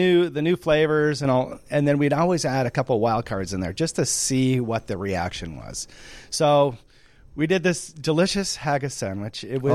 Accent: Detroit, Michigan, United States; I grew up in Michigan. I was born in Detroit, and my family wasn't a particularly culinary family.

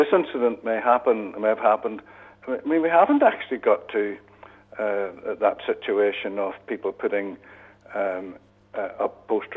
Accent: Belfast, Northern Ireland, United Kingdom; I'm from East Belfast, I know it well.

